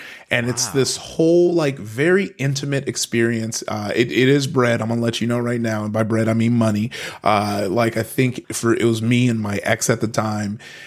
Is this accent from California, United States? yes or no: yes; Compton, California, United States; also born or lived in Long Beach; I grew up in Compton, went from Compton to Long Beach, Northside Long Beach. You heard … rap about it.